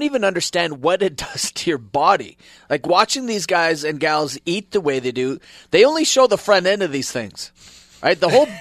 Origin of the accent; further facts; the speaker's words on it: Canada; Well, hey, man, we're Canadian.